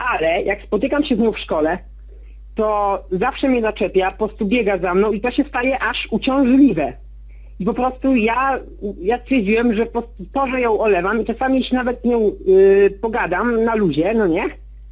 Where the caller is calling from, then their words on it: Lubin, Lower Silesian Voivodeship, Poland; z Lubina, mam 19 lat